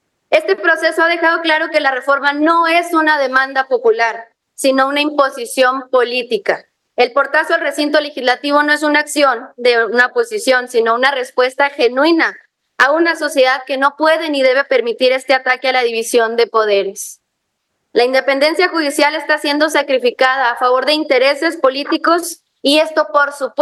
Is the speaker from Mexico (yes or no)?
yes; Mexico; celebramos la soberanía y nuestra libertad como mexicanas y mexicanos